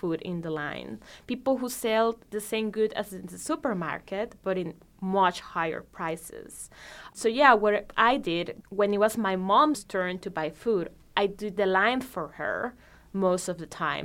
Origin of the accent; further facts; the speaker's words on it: Caracas, Capital District, Venezuela; I was born in Venezuela mm-hmm. in 1991.